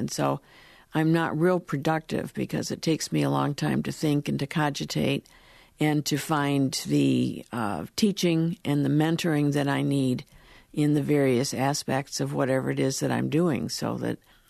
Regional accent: Cleveland Heights, Ohio, United States; I grew up in Cleveland, yes, Cleveland Heights.

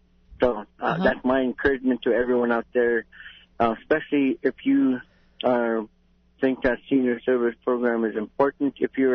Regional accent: Bethel, Alaska, United States; here in beautiful downtown Bethel. It's my hometown.

